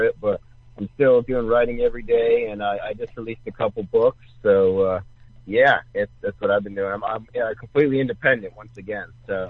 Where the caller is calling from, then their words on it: Fullerton, California, United States; I'm calling from Fullerton, California.